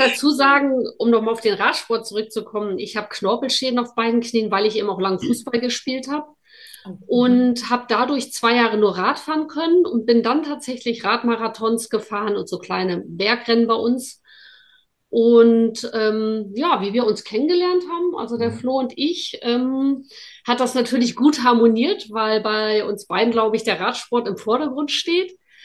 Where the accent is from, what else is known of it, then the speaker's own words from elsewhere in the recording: Norderney, Lower Saxony, Germany; Ich komme ja eben aus Norderney, da ist das Fortbewegungsmittel natürlich das Fahrrad.